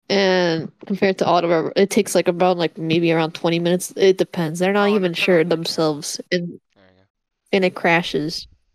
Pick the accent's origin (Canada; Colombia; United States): Canada; I'm Canadian.